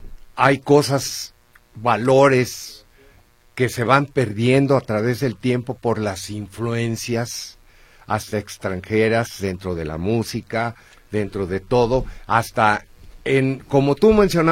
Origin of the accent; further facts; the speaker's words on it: Mexico; el símbolo nacional para nosotros como mexicanos